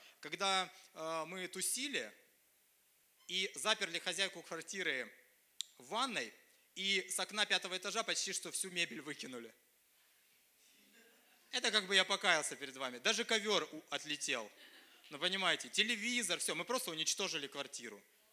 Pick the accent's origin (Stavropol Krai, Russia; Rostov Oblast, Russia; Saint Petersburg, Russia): Stavropol Krai, Russia; Stavropol; из Ставрополя. Да, я родом из Ставрополя.